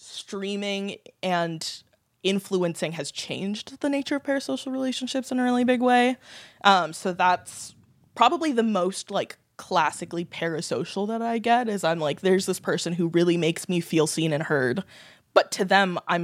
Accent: California, United States; I grew up in California. I went to a hippie cult school for all of my school years.

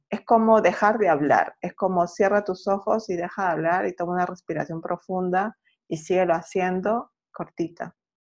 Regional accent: Peru; yo como buena peruana

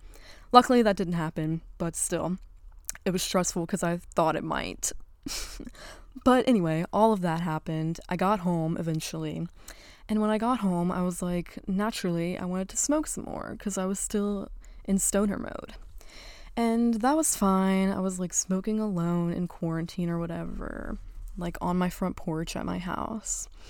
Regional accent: Mississippi, United States; moved away as an adult; now in Chicago, United States; Mind you, I grew up in Mississippi, so I moved from Mississippi to Chicago, Illinois. Just like that.

